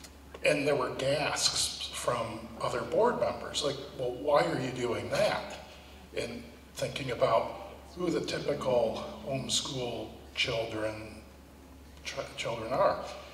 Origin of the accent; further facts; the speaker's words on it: Golden, Colorado, United States; I'm from Golden, Colorado.